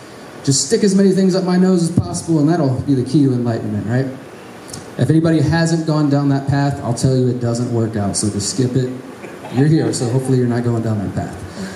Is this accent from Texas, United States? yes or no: yes; Houston, Texas, United States; moved away as an adult; now in Morelia, Mexico; I'm 38 years old. I'm originally from Houston, Texas. I've been living in Morelia for the last 3 years, since March 2020.